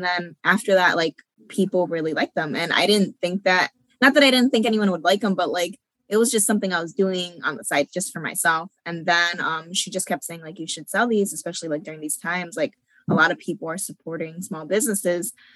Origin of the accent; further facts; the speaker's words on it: Springfield, Massachusetts, United States; moved away as an adult; now in Connecticut, United States; So I am from Springfield, Mass. So I'm not from Connecticut, but I moved here after high school because my mom got remarried.